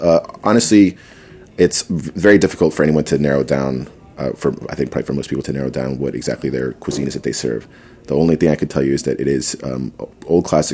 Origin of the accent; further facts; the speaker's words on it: Southwest, United States; Right, I'm from the Southwest.